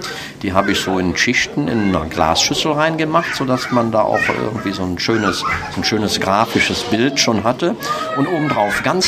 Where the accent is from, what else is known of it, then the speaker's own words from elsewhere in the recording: Mönchengladbach, North Rhine-Westphalia, Germany; Ich komme aus Mönchengladbach